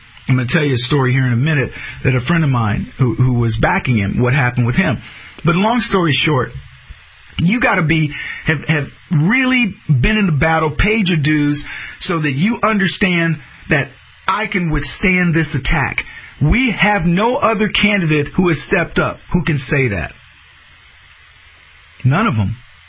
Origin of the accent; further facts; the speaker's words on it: United States; As an American who watched what has happened over the past almost two decades now, I want vengeance and grievance.